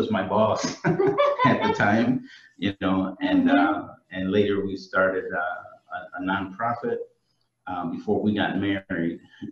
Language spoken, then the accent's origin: English; Indiana, United States; My personal testimony for myself is, I grew up in, I'm from Indiana, and I grew up in a small church community area. We were a large family.